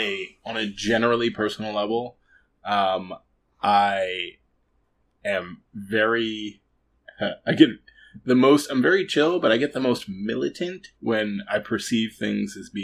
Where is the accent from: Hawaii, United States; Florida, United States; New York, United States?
New York, United States; New York City; And I'd be like, I'm a New Yorker. It's like, where are you from? New York.